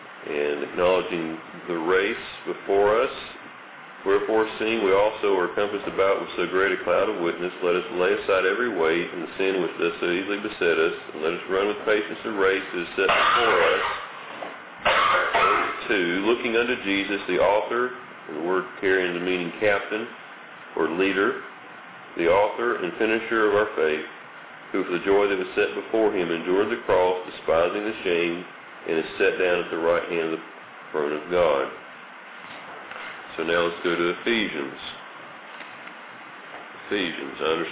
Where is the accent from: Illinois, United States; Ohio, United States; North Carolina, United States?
North Carolina, United States; Asheboro; We're from Central North Carolina in Asheboro near the State Zoo area.